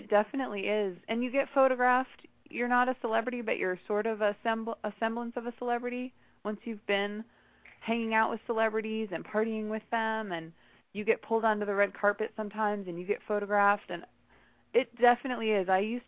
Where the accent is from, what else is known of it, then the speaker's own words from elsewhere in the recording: Midwest, United States; also born or lived in New York; I'm from the Midwest. I'm actually calling you guys from Indiana right now.